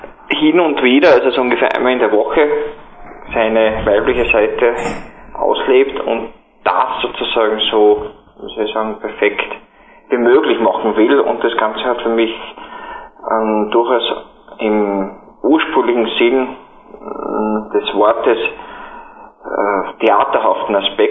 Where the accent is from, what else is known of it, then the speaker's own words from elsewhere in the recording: Salzburg, Austria; moved away as an adult; now in Graz, Austria; Ich lebe in Graz, ursprünglich komme ich aus Salzburg, bin in Graz seit ungefähr doch schon 13 Jahren zum Studieren daher gekommen